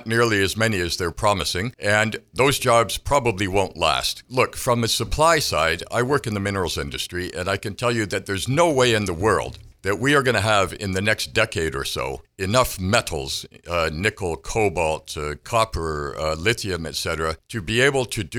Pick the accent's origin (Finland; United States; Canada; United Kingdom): Canada; Wallaceburg, Ontario; Well, I am originally from Wallaceburg, and I live just outside of Wallaceburg these days.